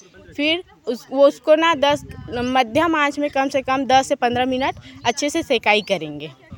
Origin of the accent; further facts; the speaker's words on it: Talgaon, Chhattisgarh, India; मैं ग्राम तालगांव से हूँ, जिला बालोद।